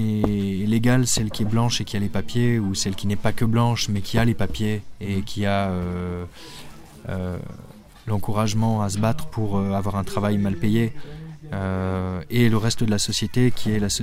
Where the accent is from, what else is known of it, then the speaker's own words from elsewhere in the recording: France; nous, en tant que Français qui avons tous les droits